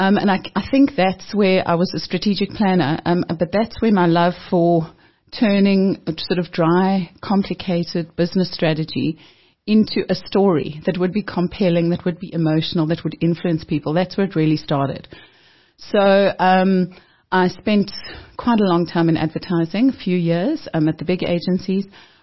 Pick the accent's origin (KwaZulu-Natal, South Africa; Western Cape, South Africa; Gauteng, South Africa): Gauteng, South Africa; Johannesburg; I grew up very close to here in Joburg.